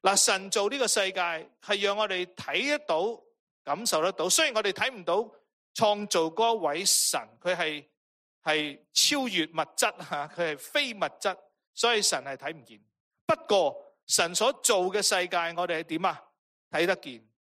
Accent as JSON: {"language": "Cantonese", "country": "Hong Kong", "tie": "born or raised there", "said": "我哋细个喺香港咧，有一种嘅面包咧，我哋都好中意食嘅。"}